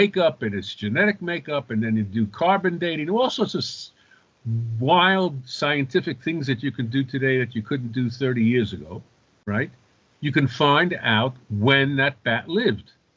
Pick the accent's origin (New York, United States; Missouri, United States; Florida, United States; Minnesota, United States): New York, United States; New York City; now in Israel; The Bronx. I grew the up Bronx. In Queens, but I'm from the Bronx.